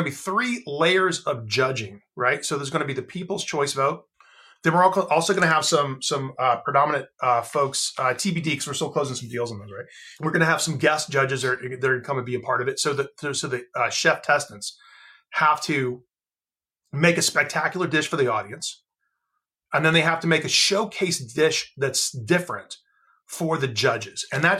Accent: South Carolina, United States; And so I grew up in South Carolina. And so, you know, barbecue sauce was in my baby bottle growing up.

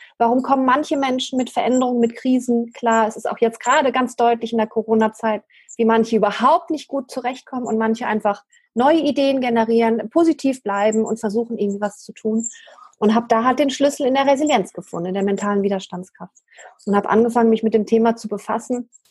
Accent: Kenya; ich bin in meinem ersten Leben bin ich in Kenia groß geworden

